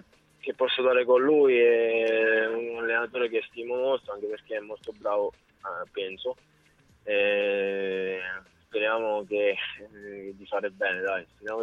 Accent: Ascoli Piceno, Marche, Italy; quando vado in campo non è che sto a pensare che sono di Ascoli

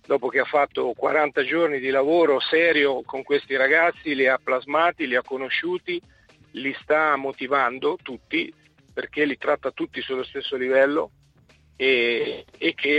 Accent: Ancona, Marche, Italy; io sono d'Ancona perché siamo dorici, no?

